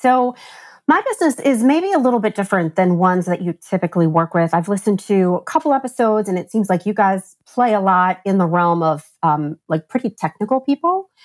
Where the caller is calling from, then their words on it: New Jersey, United States; I am recording from New Jersey.